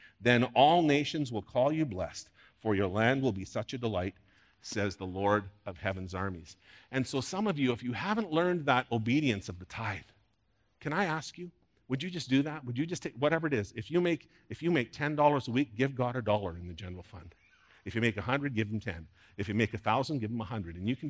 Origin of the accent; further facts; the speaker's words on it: Sudbury, Ontario, Canada; my hometown of Sudbury, Ontario.